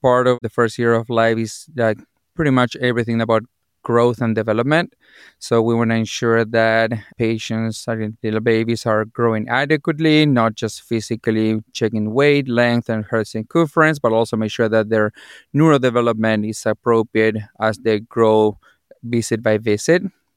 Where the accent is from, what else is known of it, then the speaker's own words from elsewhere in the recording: Argentina; English is a second language; moved away as an adult; also born or lived in Chicago; now in Bourbonnais, United States; I was born and raised in Argentina. I did my medicine school back in Argentina as well. I've been in the U.S. for a little bit over 17 years.